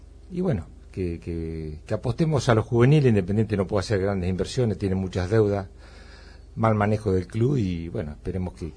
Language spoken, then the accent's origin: Spanish; Argentina; eso es nos tiene que llenar de orgullo como argentinos